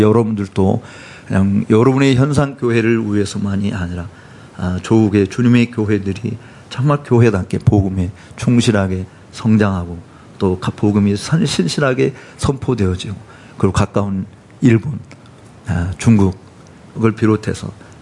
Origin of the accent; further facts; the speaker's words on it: South Korea; 저 한국에서 왔다.